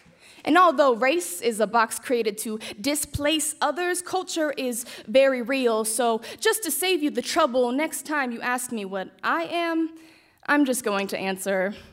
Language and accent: English; Portland, United States; But when you ask me, where are you from? Portland.